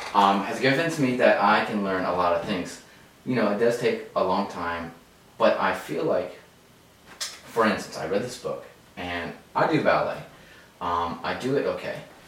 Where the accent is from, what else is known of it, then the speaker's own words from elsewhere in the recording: Columbus, Ohio, United States; Growing up in Ohio, which is a landlocked state, in Columbus, which is not by a Great Lake or anything like that, I have limited time.